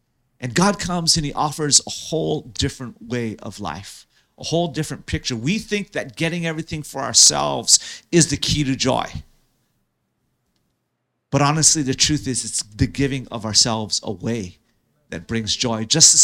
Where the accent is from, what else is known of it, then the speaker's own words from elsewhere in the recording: New York City, New York, United States; I came from New York City, lived a block off Times Square